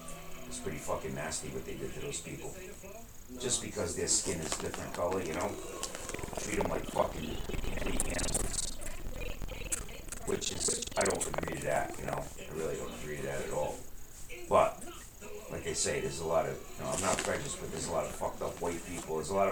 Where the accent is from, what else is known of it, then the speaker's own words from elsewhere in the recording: Canada; I'm not French from Paris. I'm French from fucking Canada. We're Canuck. French Canadian.